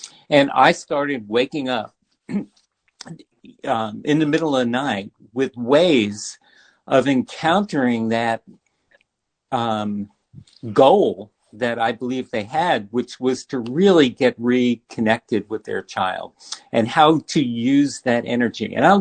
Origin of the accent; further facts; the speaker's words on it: New York, United States; I grew up in New York. I went to City College and NYU